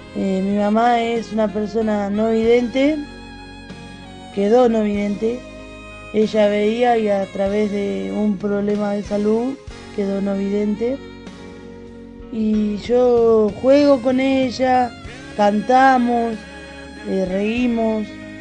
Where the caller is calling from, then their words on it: San Carlos de Bolívar, Buenos Aires Province, Argentina; les habla … soy de San Carlos de Bolívar, provincia de Buenos Aires.